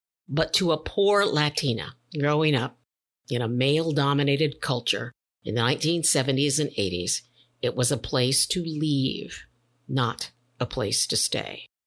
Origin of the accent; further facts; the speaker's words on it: Fresno, California, United States; I couldn't wait to leave Fresno, California, my hometown.